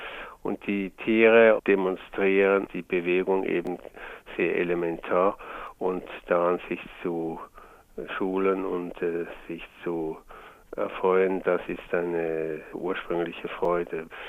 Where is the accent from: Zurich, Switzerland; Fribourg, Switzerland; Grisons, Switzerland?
Zurich, Switzerland; born there; Ich bin in Zürich geboren, 1939, und ich bin mit 17 Jahren in die dortige Kunstgewerbeschule gekommen.